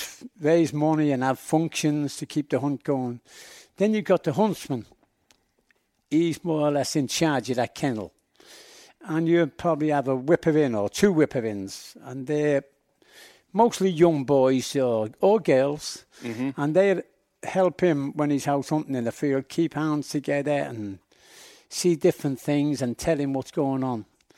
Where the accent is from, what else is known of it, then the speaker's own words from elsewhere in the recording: Liverpool, North West England, United Kingdom; That's how we got the name. And everybody in Liverpool had Scouse on a Monday.